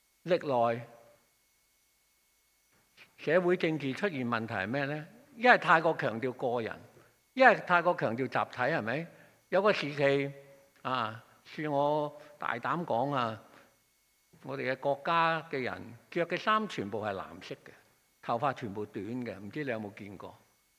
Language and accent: Chinese; China; 我們中國人說命運，其實命這個字呢，或者聽天由命呢，不是那麼迷信那麼消極的